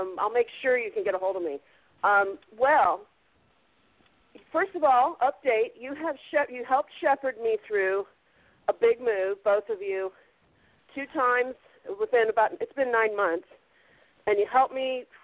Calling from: New Zealand; Oh, I'm calling from New Zealand. I am your New Zealand fan.

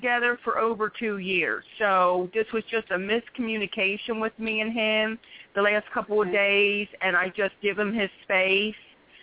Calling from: Philadelphia, Pennsylvania, United States; I'm calling from Philadelphia, PA.

